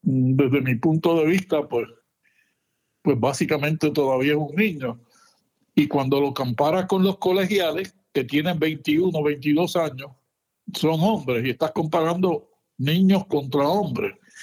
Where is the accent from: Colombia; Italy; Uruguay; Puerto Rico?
Puerto Rico; Como puertorriqueño, es casi inverosímil que un jugador como